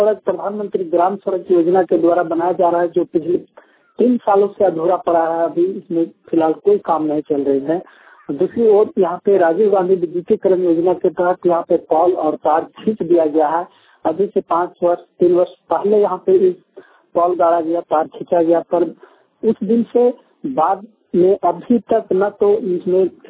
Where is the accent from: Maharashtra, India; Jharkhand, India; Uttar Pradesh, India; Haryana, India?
Jharkhand, India; Chobiyahi; सिमरिया प्रखंड क्षेत्र कसारी पंचायत के मैं चोबियाही गांव से … मेरे गांव के अलावे आसपास लगभग एक दर्जन से ऊपर यह गांव है जो चारों तरफ जंगलों से घिरा है।